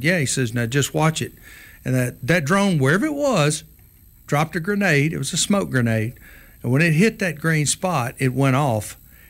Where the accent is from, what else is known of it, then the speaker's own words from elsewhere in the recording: Alabama, United States; I'm from South Alabama.